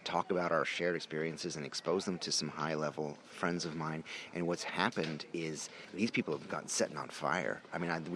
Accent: Brooklyn, New York, United States; I'm from Brooklyn, New York.

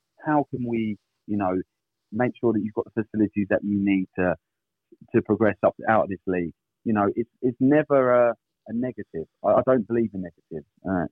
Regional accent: Hastings, South East England, United Kingdom; like I say, I'm a Hastings local. You know, whilst I wasn't born in the town, I consider Hastings my hometown, being here for most of my life.

